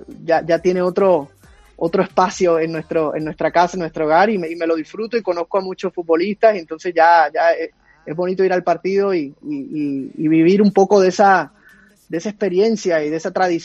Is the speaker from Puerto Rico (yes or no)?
yes; Puerto Rico; Me encanta, sabes que yo nací en Puerto Rico.